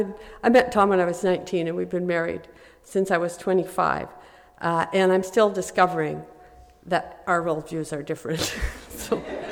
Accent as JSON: {"language": "English", "region": "Quebec", "country": "Canada", "tie": "born or raised there", "moved": "yes", "said": "We're a restless bunch, and even now I'm far from Quebec."}